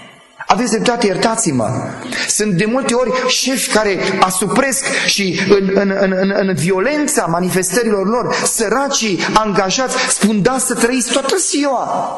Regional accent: Moldavia, Romania; Că rădăcinile mele sunt aici, în Moldova.

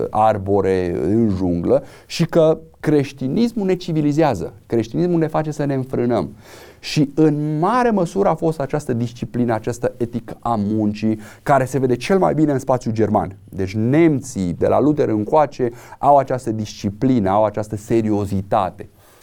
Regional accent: Romania; pentru noi ca și români

